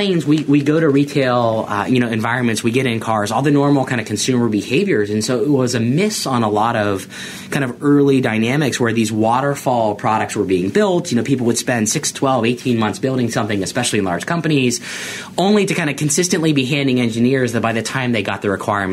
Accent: Pennsylvania, United States; also born or lived in London, United Kingdom; So I grew up outside of Pittsburgh.

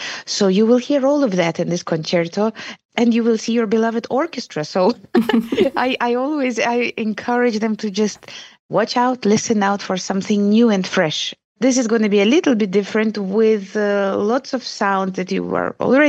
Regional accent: Latvia; I'm from Latvia

